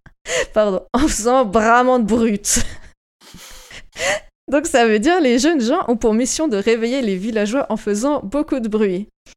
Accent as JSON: {"language": "French", "region": "Jura", "country": "Switzerland", "said": "alors mon patois d'origine, c'est Lajoie en Suisse. C'est une toute petite région."}